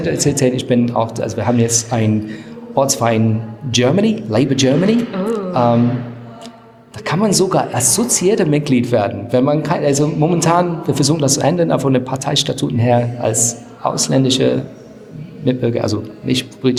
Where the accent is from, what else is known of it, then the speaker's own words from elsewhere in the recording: South East England, United Kingdom; German is a second language; auf dem Weg nach Hause mit dem Bus. Nach meinem Heimatort in Südostengland.